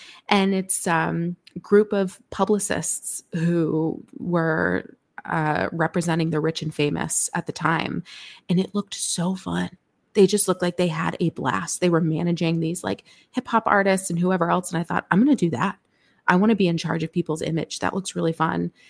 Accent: Georgia, United States; I grew up in North Georgia in this super fun suburb with about 1 billion other kids.

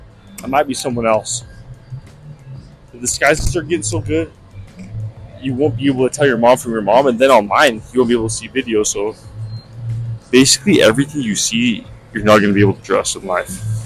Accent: Colorado, United States; I'm from Colorado. There's national parks all over.

